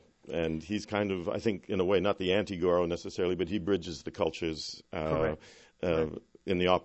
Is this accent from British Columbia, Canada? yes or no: no; Ontario, Canada; I'm Canadian. I live near Toronto, near Niagara Falls, actually, between. And I went to school in Boston.